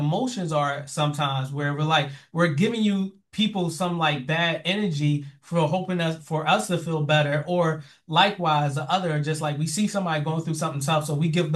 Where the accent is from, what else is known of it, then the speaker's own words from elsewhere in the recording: Philadelphia, Pennsylvania, United States; since we're both from Philly, he got things without me explaining it